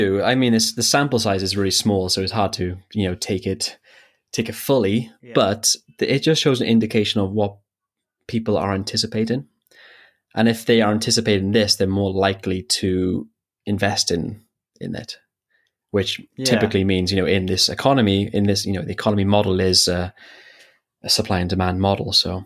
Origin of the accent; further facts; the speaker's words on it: Wales, United Kingdom; now in Korea; I'm not from, I live in Korea. I'm Welsh.